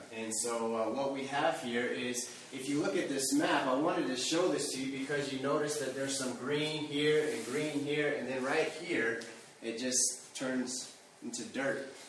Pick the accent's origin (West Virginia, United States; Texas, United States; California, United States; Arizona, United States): Arizona, United States; now in Denver, United States; I was born and raised on the Navajo Indian Reservation, which is in northern Arizona, and then came to Denver and went to the University of Denver here.